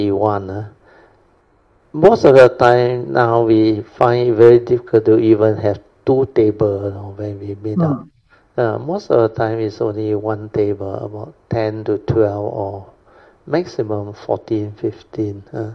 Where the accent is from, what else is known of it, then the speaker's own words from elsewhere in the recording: Alor Setar, Kedah, Malaysia; English is a second language; I have from my hometown one, Alostar one, and also the university one.